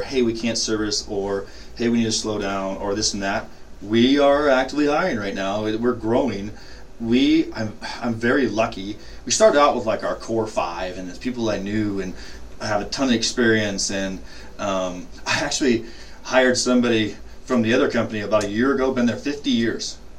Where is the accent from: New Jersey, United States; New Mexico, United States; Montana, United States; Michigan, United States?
Montana, United States; Polson; now in Missoula, United States; Yeah. Proudly from Polson, Montana. I came here, went to college here, and I've been here the rest of. So I've been here longer than I was in Polson, but so I've been here since 1997.